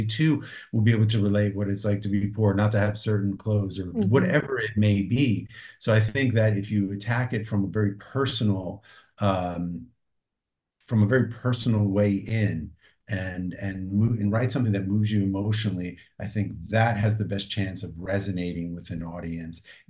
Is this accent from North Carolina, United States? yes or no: no; New Jersey, United States; first language Greek; English is a second language; Now, listen, we grew up very poor from New Jersey. Our mother was born and raised in Greece. Our first language was not English, it was Greek.